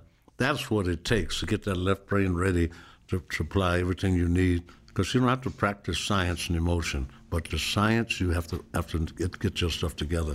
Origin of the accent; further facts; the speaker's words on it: Seattle, Washington, United States; And I was from Seattle, you know, which is just the opposite. Garfield High School, that's … Bruce Lee, we all in the same high school. We lived across the street from it.